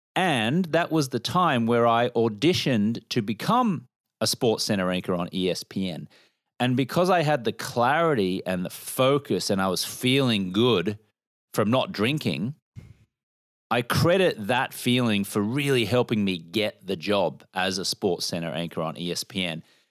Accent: Australia; Well, I grew up in Australia. I'm a native Australian

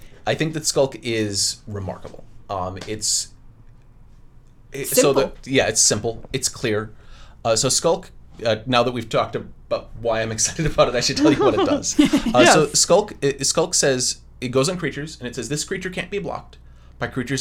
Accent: Wisconsin, United States; Northern Wisconsin.

